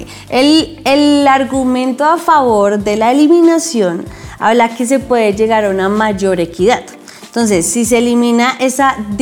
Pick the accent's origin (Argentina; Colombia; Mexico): Colombia; Pero soy colombiano.